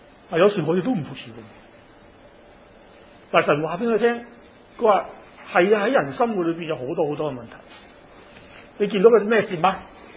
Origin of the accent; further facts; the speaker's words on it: Chaozhou, Guangdong, China; 我哋潮州人更加叻啦